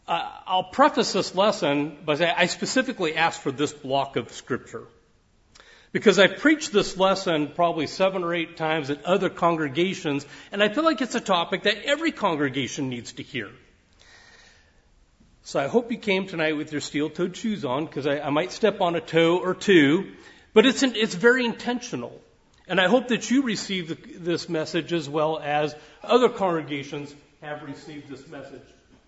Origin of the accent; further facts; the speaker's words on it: Seattle, Washington, United States; I was born and raised in Seattle, and directly across the water from Seattle is a Navy base called Bremerton.